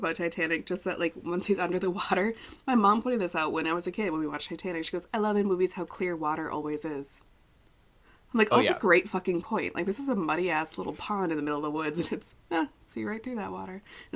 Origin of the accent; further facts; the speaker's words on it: Midwest, United States; You're not from the Midwest. You don't know. Like, I'm from the Midwest. I wouldn't trust ice.